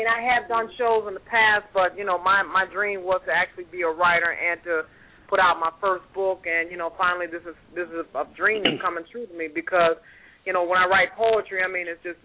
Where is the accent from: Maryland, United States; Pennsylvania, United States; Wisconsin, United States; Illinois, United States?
Illinois, United States; Chicago; Born and raised in Chicago.